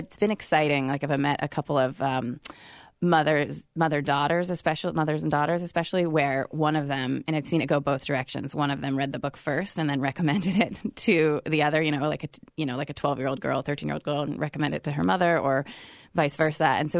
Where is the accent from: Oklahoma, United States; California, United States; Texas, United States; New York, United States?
California, United States; because it's set right where I grew up in California.